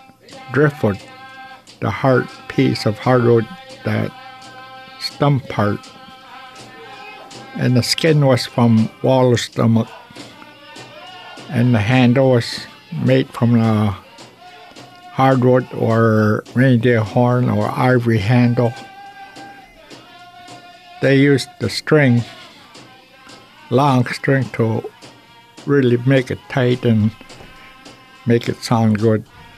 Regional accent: King Island, Alaska, United States; also born or lived in Nome; I'm originally from King Island, but I was a summer baby born in Nome in 1947, August 5th.

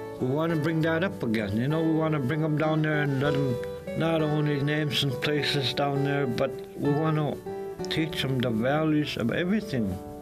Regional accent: King Island, Alaska, United States; I was adopted and raised by … of King Island here in Nome, but I was raised on King Island.

